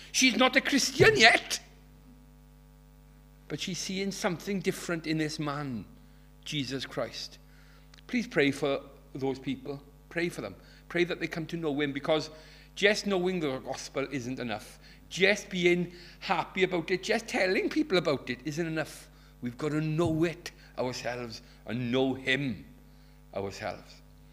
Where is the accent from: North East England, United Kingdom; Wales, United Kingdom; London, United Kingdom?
Wales, United Kingdom; Llanelli; I'm from Llanelli. Don't hold that against me.